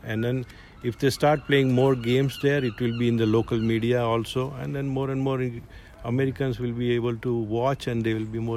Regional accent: India; English is a second language; Only one picture I have seen growing up in India.

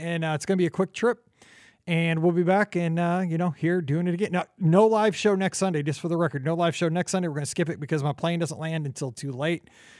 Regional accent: Missouri, United States; I'm from Missouri, man.

